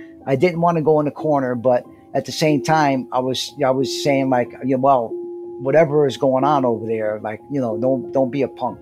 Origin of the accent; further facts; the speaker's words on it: Nyack, New York, United States; born there; I'm an Arab American. I was born in Nyack Hospital in Rockland County, New York.